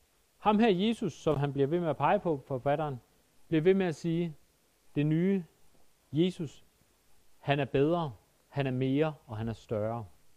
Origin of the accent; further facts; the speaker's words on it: Jutland, Denmark; Det er næsten som at være hjemme i Jylland, det her.